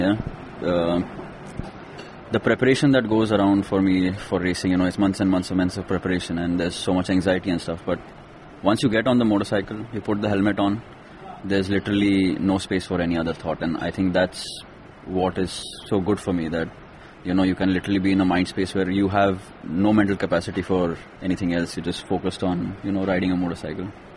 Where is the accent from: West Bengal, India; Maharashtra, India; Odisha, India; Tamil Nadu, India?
Maharashtra, India; Kolhapur; English is a second language; I grew up in Kolhapur. So there's a very small place, a fort called Panara, where you can, it's a bit of a climb, it's on the mountaintop, right?